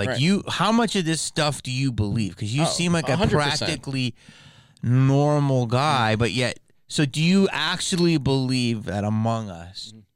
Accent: Philadelphia, Pennsylvania, United States; You know I'm from Philly.

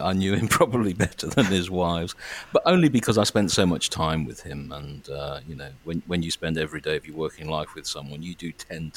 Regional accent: Wales, United Kingdom; You know, I'm Welsh, he was Welsh.

